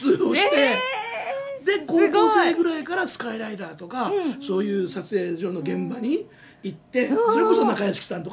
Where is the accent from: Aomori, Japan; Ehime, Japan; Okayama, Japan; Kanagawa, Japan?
Kanagawa, Japan; Yokohama; 上岡横浜のね、うん、上岡という僕の生まれ育った京浜急行の町があるんですけど